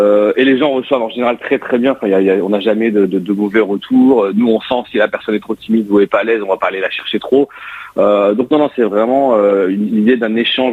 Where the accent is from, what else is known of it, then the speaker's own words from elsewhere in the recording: North, France; En plus, on est du Nord, donc ça fait toujours du bien de voir un peu le soleil en octobre.